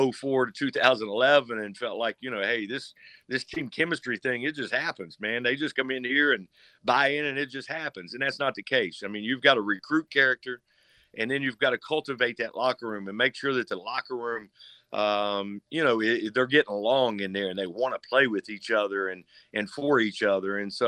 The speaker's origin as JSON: {"language": "English", "region": "West Virginia", "country": "United States", "tie": "born or raised there", "said": "to be right here in my hometown. This is where I grew up, and like you say, I'm a graduate of West Virginia State."}